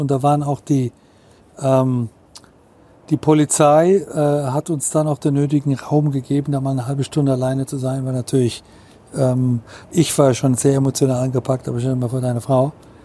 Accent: Germany; aber ich bin Deutscher und ich habe einen deutschen Pass und nur einen deutschen Pass

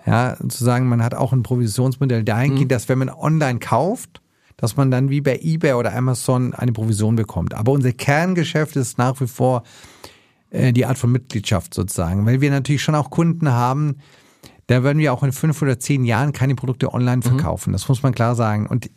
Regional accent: Southern Germany, Germany; ich komme selber aus Süddeutschland.

